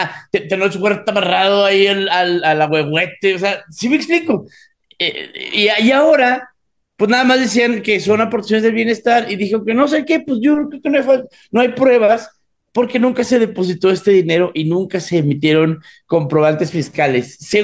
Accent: Mexico; uno como mexicano es el tipo de persona que dice, va a cambiar

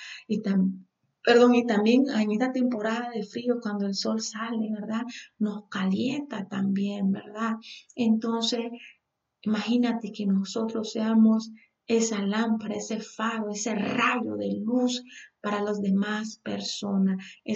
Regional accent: Nicaragua; me ha abierto puertas en mi país, en Nicaragua

